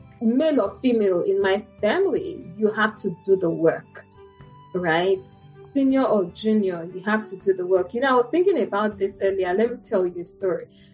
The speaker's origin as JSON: {"language": "English", "country": "Nigeria", "tie": "born or raised there", "said": "At least when I was growing up in Nigeria."}